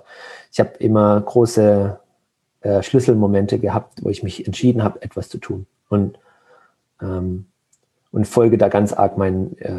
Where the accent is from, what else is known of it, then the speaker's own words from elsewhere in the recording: Heilbronn, Baden-Württemberg, Germany; Ja, ich bin aufgewachsen im Schwabenland, ne? Im Heilbronner Raum. Bin da auch zur Schule gegangen, im Gymnasium